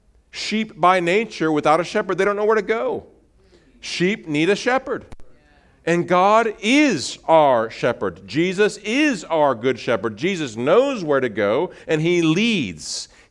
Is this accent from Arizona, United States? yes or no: no; Milford, Nebraska, United States; I grew up in Nebraska, went to high school in Nebraska, moved from my hometown in Milford, 20 miles east, went to the University of Nebraska